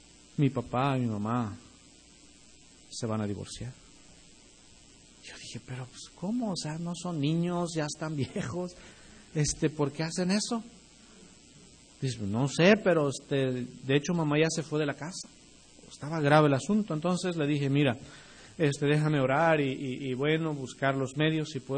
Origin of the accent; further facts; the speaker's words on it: Chiapas, Mexico; Yo soy de Chiapas.